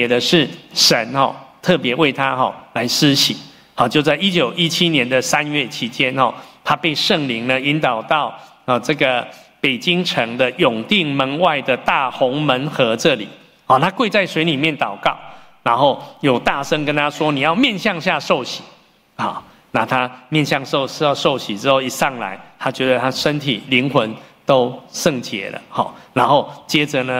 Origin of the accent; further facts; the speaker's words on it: Taiwan; 我们的前辈呢，在那我们台湾人有6位在大陆呢领受了这个得救的救恩。